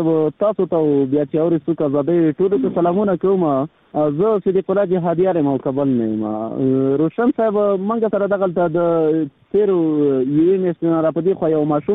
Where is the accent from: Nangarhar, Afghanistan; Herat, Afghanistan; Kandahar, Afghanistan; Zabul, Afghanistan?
Herat, Afghanistan; کله کله وای چې زه د هرات یم